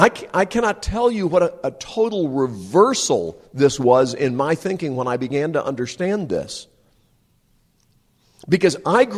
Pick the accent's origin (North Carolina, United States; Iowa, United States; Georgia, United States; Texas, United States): North Carolina, United States; When I was growing up in Western Carolina, many, many years ago, the main road through Asheville had to go through a tunnel.